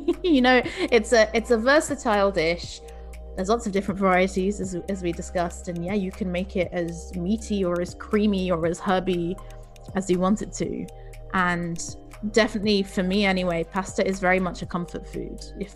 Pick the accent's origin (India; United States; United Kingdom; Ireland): United Kingdom; England; also born or lived in Portugal; now in Brussels, Belgium; I live in Brussels, which is the capital of Belgium. But I'm originally from Portugal, and I grew up in England, which is why I sound British.